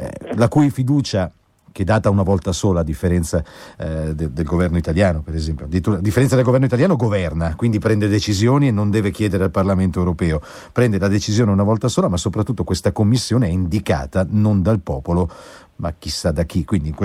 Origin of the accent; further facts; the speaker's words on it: Marche, Italy; perché da marchigiano, ecco, sappia che lo spartiacque più meridionale della Padania